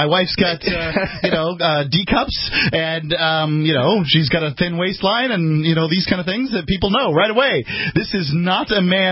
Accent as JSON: {"language": "English", "region": "the South", "country": "United States", "tie": "born or raised there", "said": "I still say ma'am and those kind of things. I grew up in the South"}